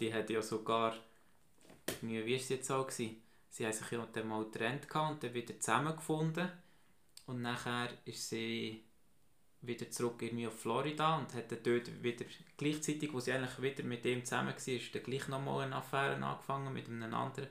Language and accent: German; Switzerland; also bei uns in der Schweiz hat man sie nicht gekannt